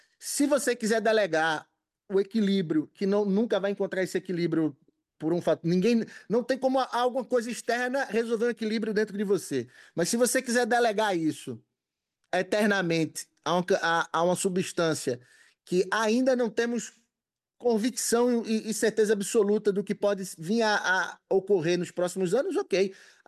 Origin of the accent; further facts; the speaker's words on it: Recife, Pernambuco, Brazil; Em Recife é onde eu cresci, nasci, cresci, morei a vida toda.